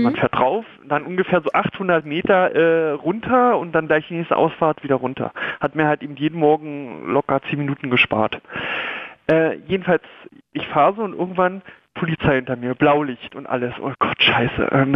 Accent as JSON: {"language": "German", "region": "Brandenburg", "country": "Germany", "also_born_or_lived": "Bavaria", "said": "hauptsächlich Brandenburg, wo ich herkomme, und dann habe ich aber auch 5 Jahre meines Lebens in Bayern verbracht."}